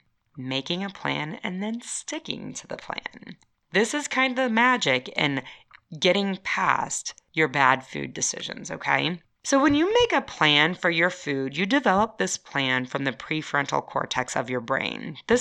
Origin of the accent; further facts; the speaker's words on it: Chicago, Illinois, United States; So, I grew up in Chicago. In Chicago, we do pizza.